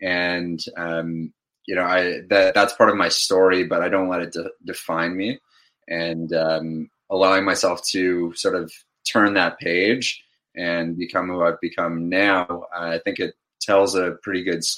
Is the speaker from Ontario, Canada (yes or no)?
yes; Toronto, Ontario, Canada; born and raised in Toronto, Ontario. I lived in Toronto my whole life